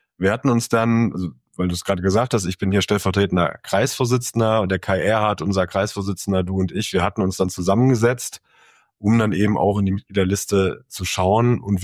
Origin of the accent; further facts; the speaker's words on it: Geldern, North Rhine-Westphalia, Germany; Ich bin ja selber aus Geldern